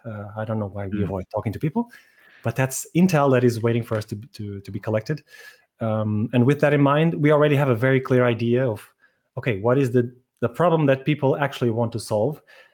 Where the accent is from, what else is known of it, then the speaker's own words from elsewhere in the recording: Lisbon, Portugal; I'm from Lisbon, Portugal.